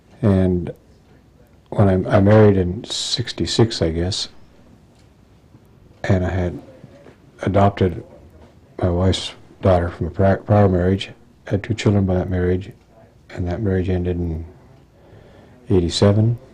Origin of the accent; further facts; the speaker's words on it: Longview, Washington, United States; Okay, I was born in Longview, Washington.